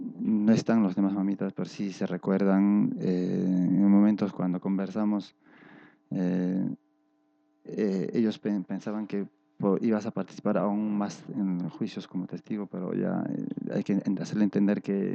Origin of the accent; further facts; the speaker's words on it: Ayacucho, Peru; Somos bastante religiosos, ayacuchanos, los chuchinos, tenemos nuestras costumbres